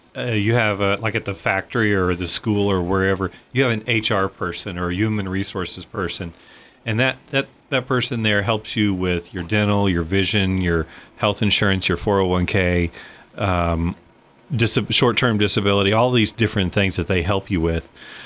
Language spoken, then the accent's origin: English; Altamont, United States; So I grew up in Altamont and then graduated from high school, married my high school sweetheart, and became a pastor.